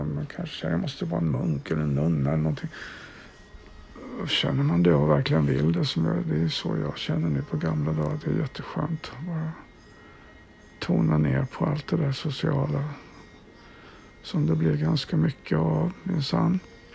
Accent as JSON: {"language": "Swedish", "country": "Sweden", "said": "Lagom är bäst, som vi svenskar brukar säga."}